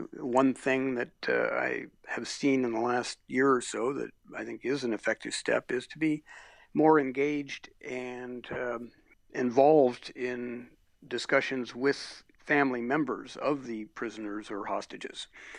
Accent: United States; Two places in the world I absolutely would not go to as an American citizen would be North Korea and Iran.

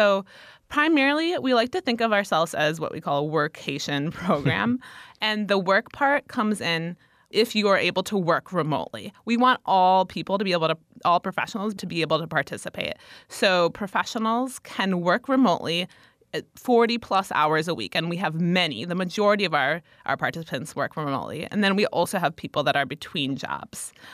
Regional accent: Waukesha, Wisconsin, United States; So I'm from the Waukesha area.

